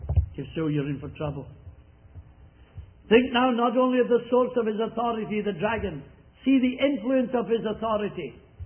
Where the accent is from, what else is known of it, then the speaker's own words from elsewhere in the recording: Scotland, United Kingdom; Being a Scotsman